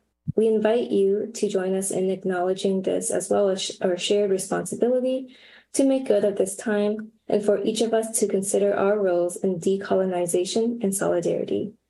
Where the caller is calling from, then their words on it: Minneapolis, Minnesota, United States; digital organizer, 18 Million Rising. Today I'm calling in from Dakota Anishinaabe land, also known as Minneapolis, Minnesota.